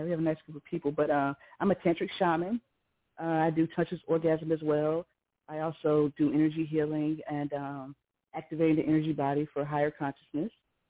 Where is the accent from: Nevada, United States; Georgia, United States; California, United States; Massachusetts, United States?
Georgia, United States; Atlanta; Yeah, I was born and raised in Atlanta, so I've watched the city do some interesting things.